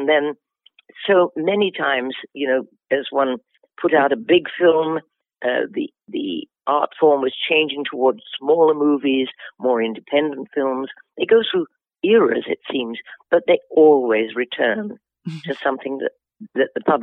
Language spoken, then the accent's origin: English; England, United Kingdom; she's American and I'm English, but it didn't matter.